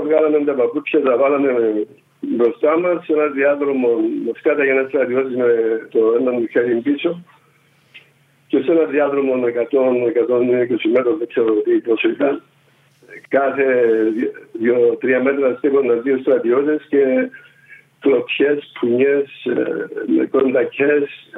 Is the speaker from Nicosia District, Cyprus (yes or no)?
yes; Nicosia, Nicosia District, Cyprus; με ρώταγαν τι είσαι στρατιώτης, από πού είσαι, από Λευκοσία